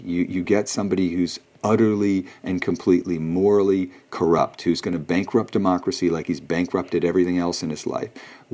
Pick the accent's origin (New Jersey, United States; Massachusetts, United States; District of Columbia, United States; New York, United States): Massachusetts, United States; I'm from Massachusetts. That's where I vote.